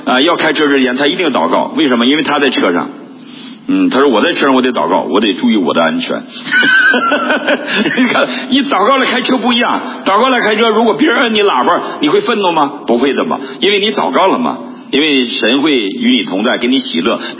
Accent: China; 那我们中国人感情上受不了，对不对？

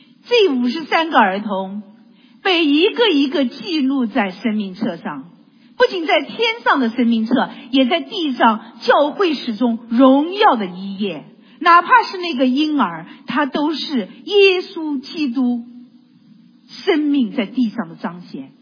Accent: Shanghai, China; 特别是像我生在上海，然后长在资产阶级家庭

